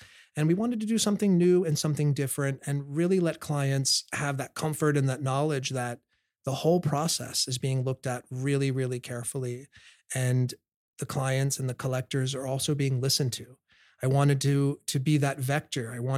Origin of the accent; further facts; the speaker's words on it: New York City, New York, United States; but I'm a New Yorker, so I wanted to stay here at that time.